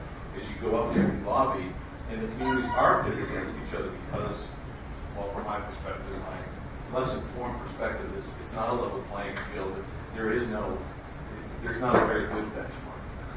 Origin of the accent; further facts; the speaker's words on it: Boston, Massachusetts, United States; I grew up in Boston. I went to school in Boston